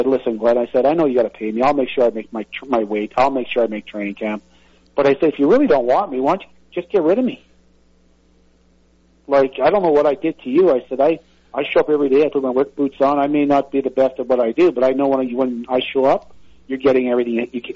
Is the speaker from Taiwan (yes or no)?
no; Saskatoon, Saskatchewan, Canada; the whole way back to my hometown to Saskatoon, which is about 1:15